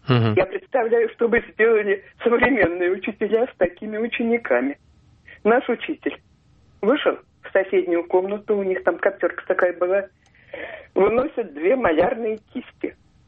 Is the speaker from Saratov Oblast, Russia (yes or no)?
no; Podolsk, Moscow Oblast, Russia; now in Saint Petersburg, Russia; Нет, детство мое прошло в Подольске